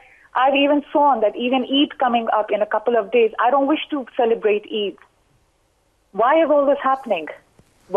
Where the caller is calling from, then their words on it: Pakistan; English is a second language; I'm calling from Pakistan, and I live in a country where my people are also being oppressed by the tyrants, our corrupt government leaders